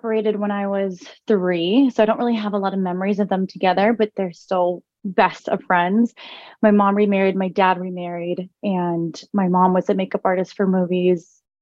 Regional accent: Los Angeles, California, United States; I'm from here, born and raised in LA.

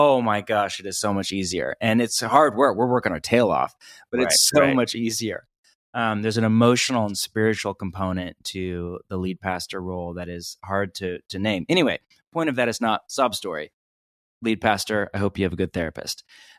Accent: California, United States; also born or lived in Pacific Northwest; I'm from California originally, we were in, you know, the Pacific Northwest for so many years, but I'm from California originally.

